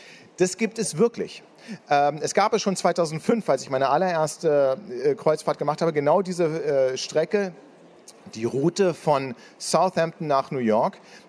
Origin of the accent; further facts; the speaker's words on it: Leipzig, Saxony, Germany; also ich komme aus Leipzig und das spielt in Leipzig